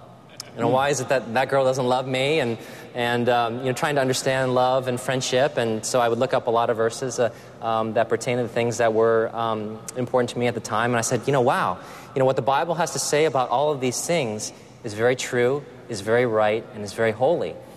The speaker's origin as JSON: {"language": "English", "town": "San Diego", "region": "California", "country": "United States", "tie": "born or raised there", "said": "I grew up in San Diego where there were not a whole lot of Asians in school."}